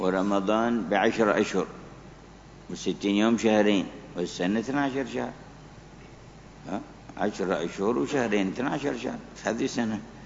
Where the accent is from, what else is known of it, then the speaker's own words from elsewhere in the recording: Hadramaut, Yemen; السائد عندنا في حضرموت